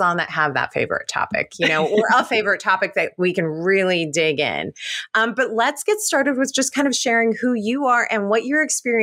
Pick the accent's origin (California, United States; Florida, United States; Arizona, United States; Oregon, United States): California, United States; I come from the Silicon Valley.